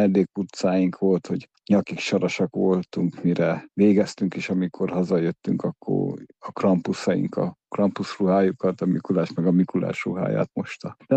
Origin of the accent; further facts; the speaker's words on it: Kübekháza, Csongrád-Csanád, Hungary; Kübekházán éltünk, ez a szülőfalum